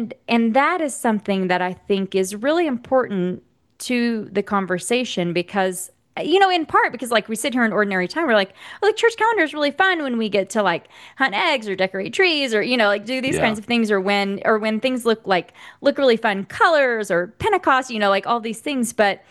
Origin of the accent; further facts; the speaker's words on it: Southern United States, United States; I'll speak for myself and say I grew up in the Bible Belt and white evangelical space, where that wasn't really a word or framing that I was familiar with.